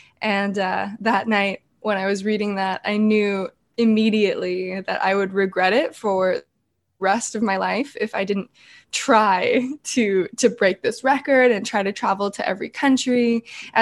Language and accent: English; California, United States; I am from California. I grew up with a family who had a travel agency